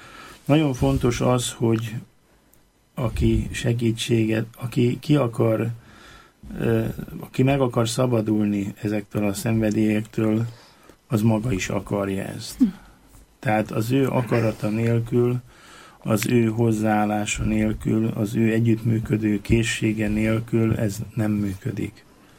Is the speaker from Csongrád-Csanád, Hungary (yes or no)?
no; Győr-Moson-Sopron, Hungary; valóban ott a Szigetközi egyik kis falujában volt származom, és ott élnek még a rokonaim is.